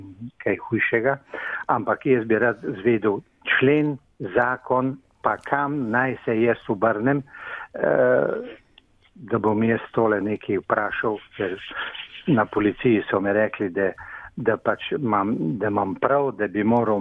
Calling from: Kamnik, Central Slovenia, Slovenia; Iz Kamnika.

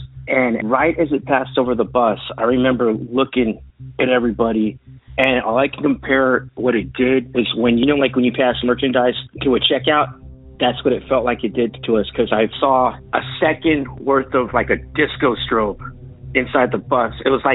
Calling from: San Antonio, Texas, United States; I'm calling from San Antonio, Texas, and this is my transportation story.

